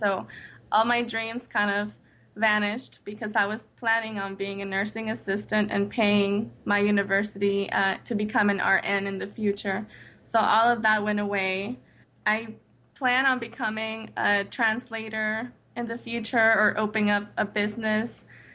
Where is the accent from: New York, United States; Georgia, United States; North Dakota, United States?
Georgia, United States; I grew up here in Georgia. I went to school here.